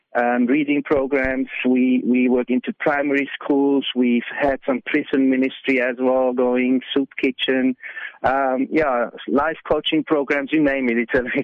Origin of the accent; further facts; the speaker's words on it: Switzerland; English is a second language; now in South Africa; I'm indeed from Switzerland, and did my first trip to South Africa in the year 2000